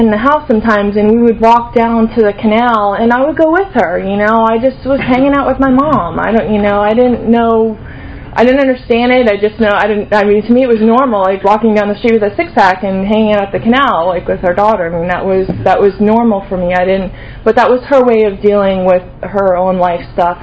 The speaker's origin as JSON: {"language": "English", "region": "New York", "country": "United States", "tie": "born there", "said": "I grew up I was born in New York, and I was born into an alcoholic family."}